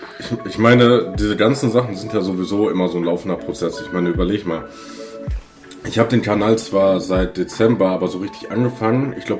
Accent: Hagen, North Rhine-Westphalia, Germany; Und also gebürtig komme ich aus Hagen. Das könnte dir vielleicht was sagen.

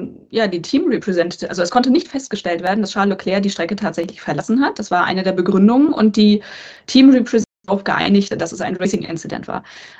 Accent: Güstrow, Mecklenburg-Vorpommern, Germany; mein Vater hat mich als kleines Mädel damals hier mit zum Speedway genommen in meiner Heimatstadt Güstrow

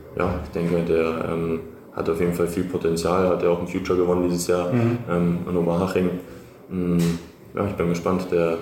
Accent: Lugano, Ticino, Switzerland; Ich komme aus Lugano, wo es schon etwas zügiger war. Ich glaube auch ein bisschen über Meeresspiegel, ein paar hundert Meter.

